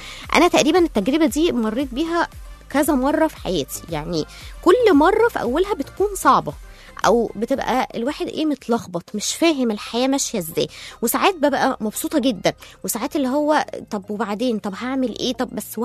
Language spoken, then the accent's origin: Arabic; Egypt; برضو احنا عندنا في مصر تقريبا كل محافظة ليها ثقافة وعادات مختلفة عن اي محافظة تانية